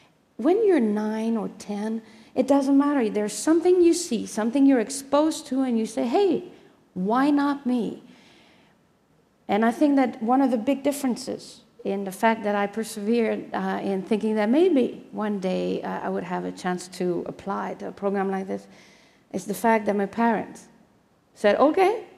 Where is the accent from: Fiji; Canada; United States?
Canada; Montreal, Quebec; first language French; English is a second language; it didn't cross my mind in 1970 when I was growing up in Montreal that, and I spoke zero English at the time, my mother tongue is French.